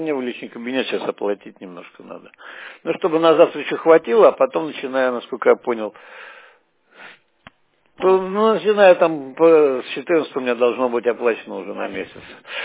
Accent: Armenia; Я же хитрый армянин.

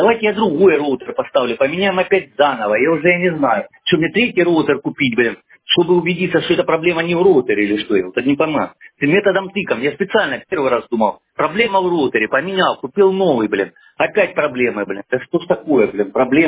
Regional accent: Donetsk, Donetsk Oblast, Ukraine; Вот я сам из Донецка, блин, у меня в Донецке война идет

